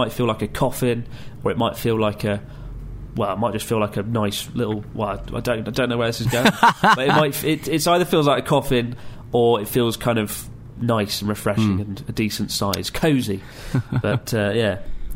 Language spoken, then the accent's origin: English; Washington, United States; I'm from Washington State.